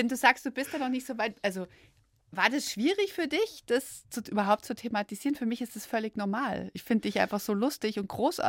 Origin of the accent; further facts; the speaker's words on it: Baden-Württemberg, Germany; Ich bin Schwäbin.